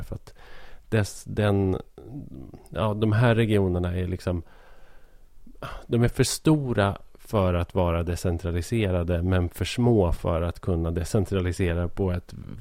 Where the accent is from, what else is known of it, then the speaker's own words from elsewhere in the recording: Gävleborg County, Sweden; då som hälsing kan jag känna mig så här, lite lättad.